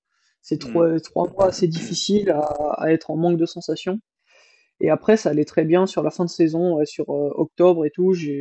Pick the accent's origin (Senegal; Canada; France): France; Nantes, Pays de la Loire; Et j'ai fait le choix de partir de Nantes, ma région natale, pour m'installer, dans les Alpes.